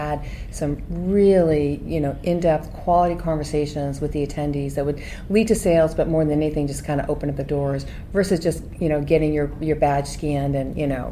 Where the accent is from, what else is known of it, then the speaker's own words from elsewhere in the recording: Boston, Massachusetts, United States; You know, I grew up in Boston.